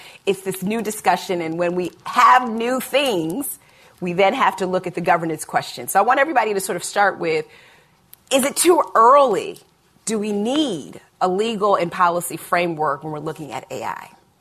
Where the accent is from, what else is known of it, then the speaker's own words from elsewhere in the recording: New York, United States; I'm from New York. I have a very bad R.